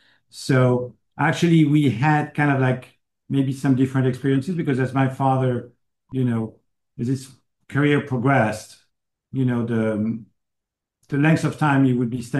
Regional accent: France; English is a second language; also born or lived in Paris; I was born in Paris. But my father worked for the postal service in France. And every time he got a promotion, we moved. So it's a little bit like a military family. So I actually grew up in Normandy, near Bordeaux, near Limoges.

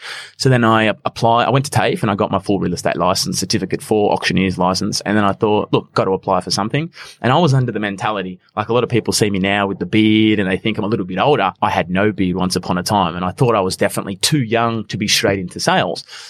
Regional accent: Cronulla, New South Wales, Australia; I'm a Shire boy originally. I come from Cronulla, Alfords Point, Menai Way.

